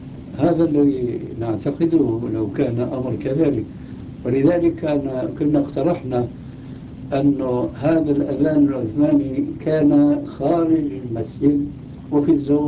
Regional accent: Damascus, Damascus Governorate, Syria; وأنا قلت لما أثيرت هذه المسألة عندنا في دمشق الشام

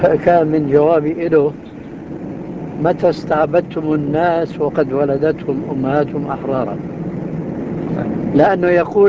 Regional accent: Damascus, Damascus Governorate, Syria; moved away; أنا ما هاجرت من دمشق إلى هنا

